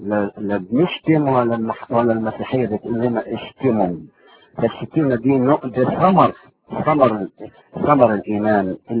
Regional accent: Damietta, Damietta Governorate, Egypt; انا بنزل البلد عندنا في دمياط عشان اهلي كلهم في دمياط واهلها كلها في ضواحي دمياط

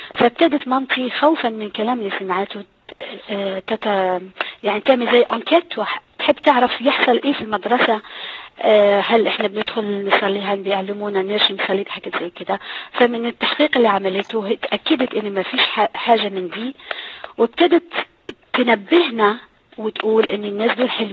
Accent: South Algeria, Algeria; أصلي من الجزائر، من جنوب الجزائر، لست من جبال القبائل ولكن من جنوب الجزائر، وهناك معروف ان في اصل عربي اكثر من اي منطقة موجودة في الجزائر.

